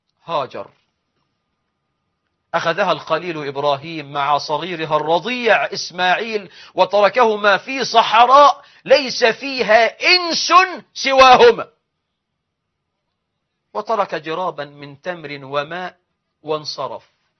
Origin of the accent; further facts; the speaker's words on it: Egypt; أقدر أقف قدام أي واحد عربي سعودي إماراتي بحريني قطري مغربي جزائري واقول له انا مصري